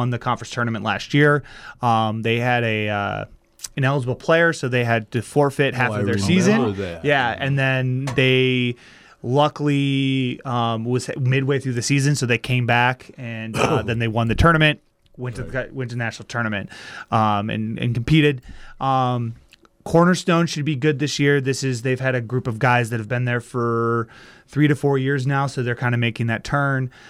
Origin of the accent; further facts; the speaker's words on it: Jackson, Michigan, United States; I'm from Jackson, Michigan.